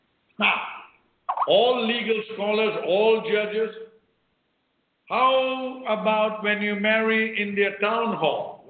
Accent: Singapore; well, I'm from Singapore, and, you know, I went to La La Land, you know.

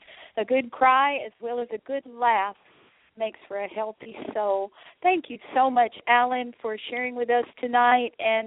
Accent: Memphis, Tennessee, United States; because I'm from Memphis, Tennessee

